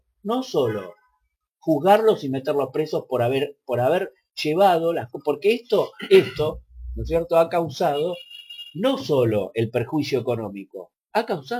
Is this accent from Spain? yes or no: no; Argentina; Obviamente yo soy argentino y un esfuerzo por la Argentina lo voy a hacer.